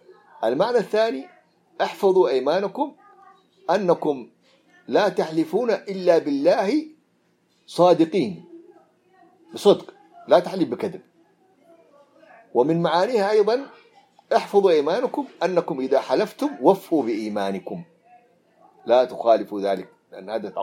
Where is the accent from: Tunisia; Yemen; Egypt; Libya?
Yemen; Hadramaut; صورة أحد الدجاجلة عندنا في حضرموت